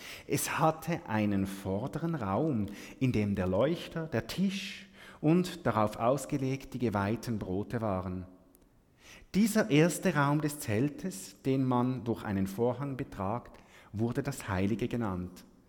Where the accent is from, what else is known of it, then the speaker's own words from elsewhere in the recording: Switzerland; wie man vielleicht bei uns in der Schweiz oder im Westen denkt.